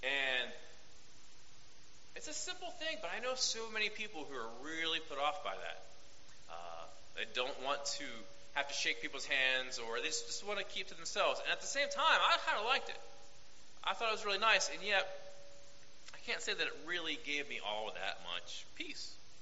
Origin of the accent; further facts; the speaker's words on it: Wheeling, West Virginia, United States; When I was growing up in the Christian church in Wheeling, we did not do what is called passing the peace